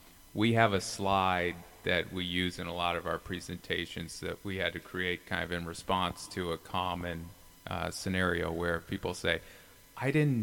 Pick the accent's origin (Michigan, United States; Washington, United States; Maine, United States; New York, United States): New York, United States; also born or lived in Chicago; No. I was born in Chicago, okay. Grew up in New York